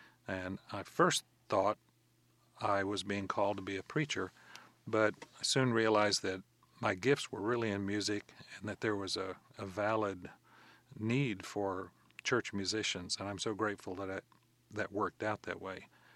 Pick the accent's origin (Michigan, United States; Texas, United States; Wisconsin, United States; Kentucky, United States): Texas, United States; Stephenville; I did my undergraduate degree in music education at Tarleton State University, there in my hometown of Stephenville